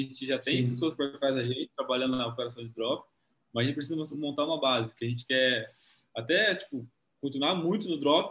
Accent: São Paulo, Brazil; como a gente é interior de São Paulo, a gente não tinha nem contato com o mercado drop, tráfego pago

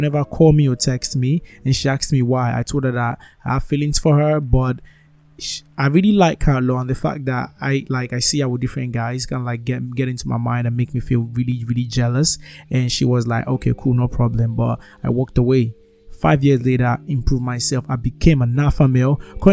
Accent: Nigeria; I'm Africa Nigerian, right? Yes, Nigerian, right?

